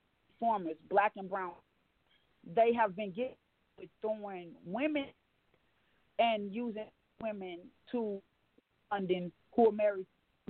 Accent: St. Louis, Missouri, United States; I'm from St. Louis, Missouri, and I'm a food justice organizer for an environmental organization.

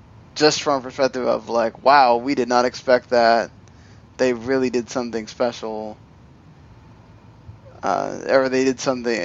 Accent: United States; Listen, I am an American.

